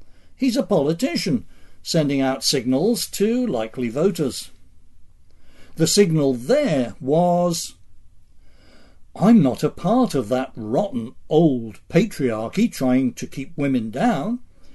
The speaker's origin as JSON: {"language": "English", "region": "England", "country": "United Kingdom", "tie": "born or raised there", "moved": "yes", "lives_now": "United States", "said": "I grew up in England. I didn't actually get here until 1973."}